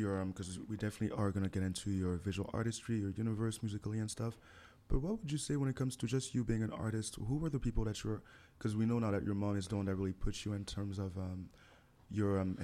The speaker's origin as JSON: {"language": "English", "town": "Montreal", "region": "Quebec", "country": "Canada", "tie": "born or raised there", "also_born_or_lived": "Haiti", "said": "growing up in Montreal North, because I've always said personally, me having been somebody that has been, I wasn't born here, right? I was born in Haiti."}